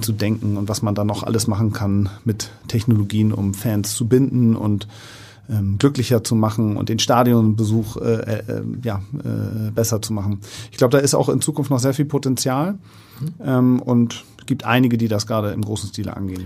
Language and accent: German; Hamburg, Germany; Ich bin in Winterhude groß geworden, lebe auch heute noch in der Nähe in Alsterdorf.